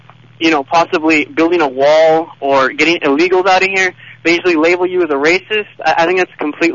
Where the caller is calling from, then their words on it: Edinburg, Texas, United States; I'm calling from South Texas area, Edinburgh.